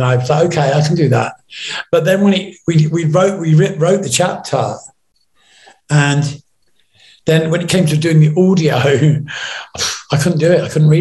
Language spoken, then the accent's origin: English; New York, United States; And I talk about growing up in New York and flying, you know, all of that stuff that went with my lifestyle.